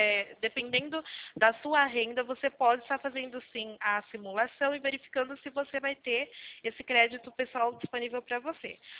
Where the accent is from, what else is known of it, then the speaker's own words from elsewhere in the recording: São Carlos, São Paulo, Brazil; Eu sou daqui da cidade de São Carlos